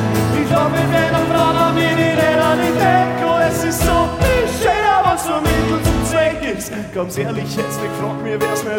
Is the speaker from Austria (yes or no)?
yes; Styria, Austria; Es taugt mir total als Steirer im zweitschönsten Bundesland von Österreich.